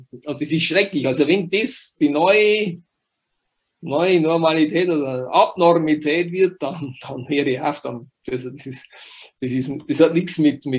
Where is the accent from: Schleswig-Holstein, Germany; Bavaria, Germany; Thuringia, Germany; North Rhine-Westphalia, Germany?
Bavaria, Germany; Wurz; ich bin in Wurz aufgewachsen, Wurz, Gemeinde Büchersreuth, also ein kleines Dorf, und wurde auch Ministrant